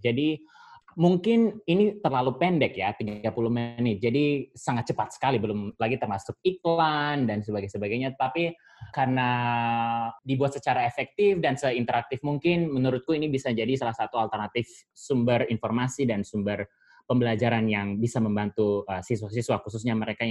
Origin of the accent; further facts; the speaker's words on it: Saumlaki, Maluku, Indonesia; Jadi aku kan dari Maluku ya, dari Saumlaki, salah satu kota di Maluku.